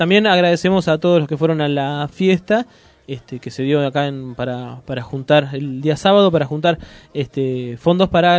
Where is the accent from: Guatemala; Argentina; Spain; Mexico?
Argentina; Y también nos pinta un poco como argentinos, ¿no?